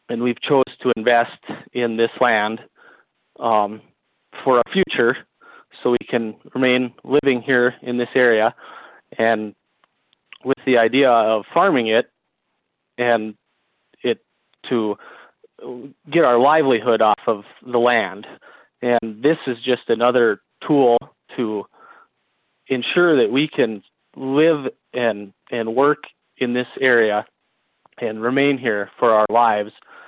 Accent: North Dakota, United States; I grew up right on the Burke Divide line, and so I've been here my whole life.

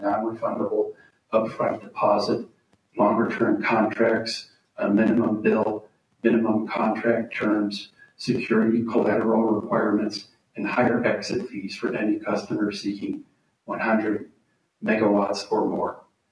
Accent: Fargo, North Dakota, United States; from Fargo

